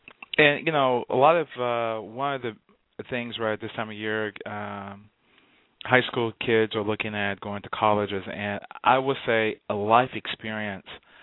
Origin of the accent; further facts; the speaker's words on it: Houston, Texas, United States; just from a personal experience, I was raised in Houston.